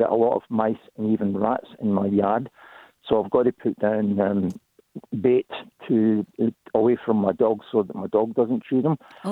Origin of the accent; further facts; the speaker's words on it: Scotland, United Kingdom; now in Australia; because everybody tells me I'm more Australian than Scottish.